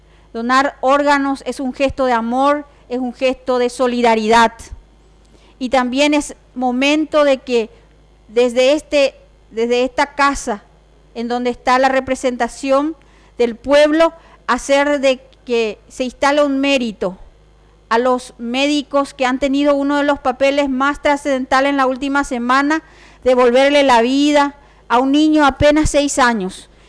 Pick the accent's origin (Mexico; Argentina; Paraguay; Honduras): Paraguay; Y como paraguaya quiero detenerme un poco y honrar ese trabajo del día a día del médico y de la médica paraguaya